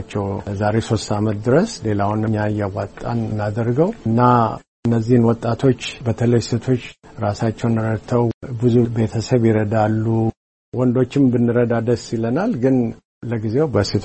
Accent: Addis Ababa, Ethiopia; ይሄ እኔ ጓደኛ ከወሊሶ ነው፣ እኔ ከአዲስ አበባ ነኝ።

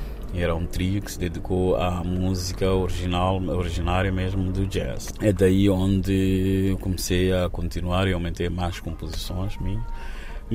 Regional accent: Maputo, Maputo City, Mozambique; also born or lived in Inhambane; eram músicos que cresceram no meu bairro, Chamanculo, onde eu nasci.

